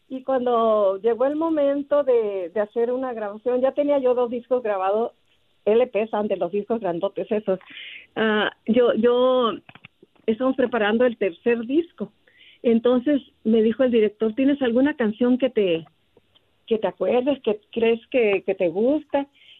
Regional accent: Sinaloa, Mexico; yo cuando era niña, allá en Sinaloa, ya ves que uno jugábamos en la calle

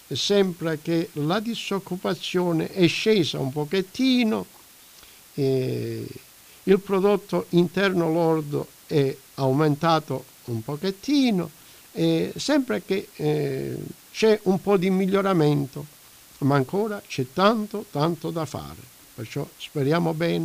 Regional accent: Calabria, Italy; anche se noi siamo calabresi al 100%

